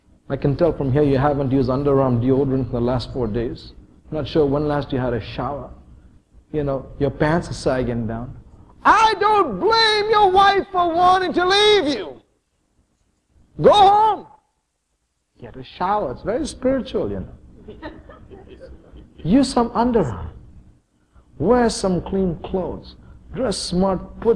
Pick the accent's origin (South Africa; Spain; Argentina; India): India; For 26 years of my life, I grew up in one of the poorest